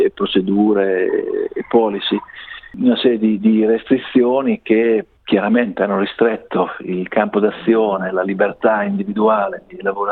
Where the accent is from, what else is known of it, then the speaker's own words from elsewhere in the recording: Rimini, Emilia-Romagna, Italy; vengo da Rimini